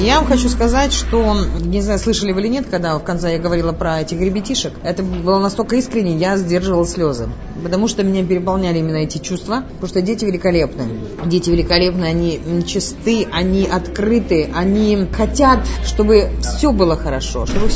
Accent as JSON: {"language": "Russian", "town": "Norilsk", "region": "Krasnoyarsk Krai", "country": "Russia", "tie": "born or raised there", "said": "Я ведь коренная норильчанка, и я прекрасно помню эпоху, золотую эпоху Норильска, когда этот город гремел не только на весь Союз, он гремел на весь мир."}